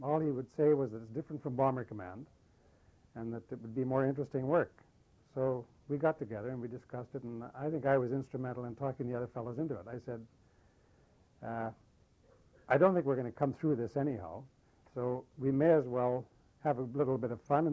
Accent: Kelowna, British Columbia, Canada; also born or lived in Alberta; now in Vancouver, Canada; I was 18 when I joined up. I was from Kelowna, born in Alberta.

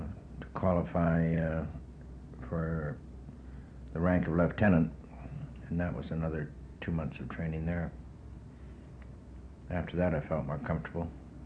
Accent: East End, Saskatchewan, Canada; born there; now in Victoria, Canada; I was born in East End, Saskatchewan, on 11th of May, 1923.

